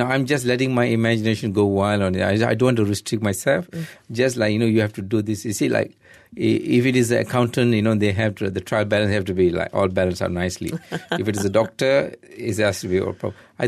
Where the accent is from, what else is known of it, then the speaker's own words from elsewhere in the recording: Malaysia; I'm a Malaysian.